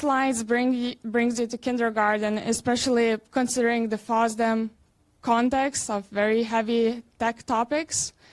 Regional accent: Vilnius, Vilnius County, Lithuania; moved away as an adult; now in Netherlands; I am from Vilnius, Lithuania. I moved to the Netherlands to study computer science.

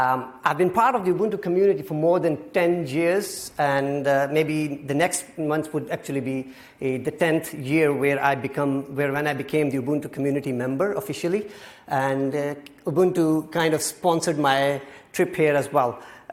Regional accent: Pakistan; I come from Pakistan.

